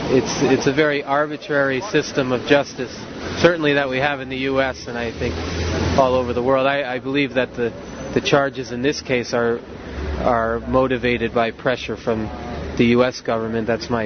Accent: United States; I'm from the United States. I live in New Haven, Connecticut, in the Amistad Catholic Worker community.

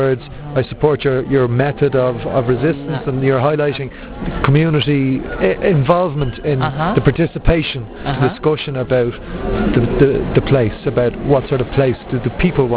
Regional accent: Ireland; Like I'm coming from Ireland, which has gone through so much poverty, and now very quickly is going through progress.

